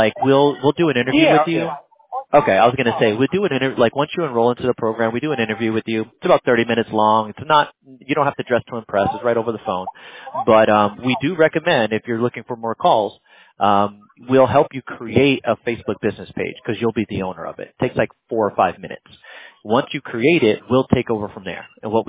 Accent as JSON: {"language": "English", "town": "Hoboken", "region": "New Jersey", "country": "United States", "tie": "born or raised there", "said": "I was born and raised in New Jersey. So I was born in Hoboken."}